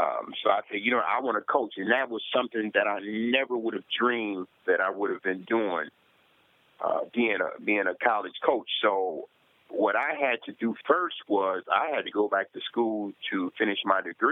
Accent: Toledo, Ohio, United States; especially with me being in my hometown of Toledo. It's just hard for me to turn down anything that's going on here or in Columbus. I always call Columbus my second hometown.

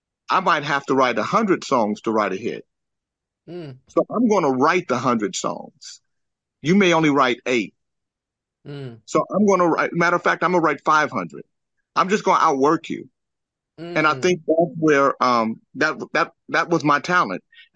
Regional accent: Sacramento, California, United States; We grew up in Sacramento together. By this time, I'm living in Vallejo.

